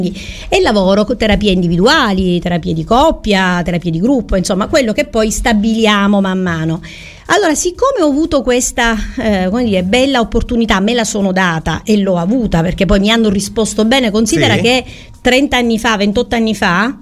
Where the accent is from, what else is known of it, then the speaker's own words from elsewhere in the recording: Trapani, Sicily, Italy; Sono di Trapani, ovviamente. Studio a Padova, mi specializzo a Roma